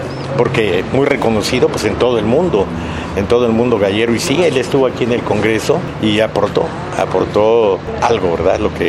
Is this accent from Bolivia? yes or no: no; Mexico; pero como mexicanos, pues todas las tradiciones que se llevan a cabo aquí en el país